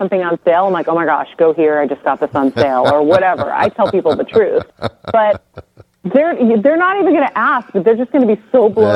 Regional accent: Medford, Massachusetts, United States

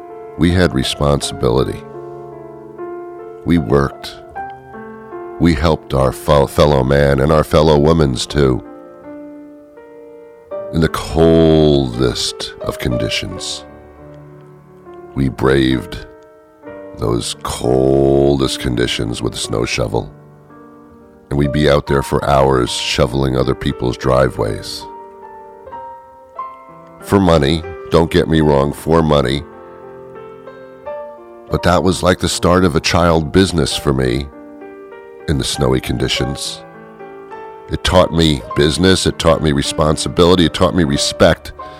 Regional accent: Teaneck, New Jersey, United States; I was brought up in Teaneck, New Jersey.

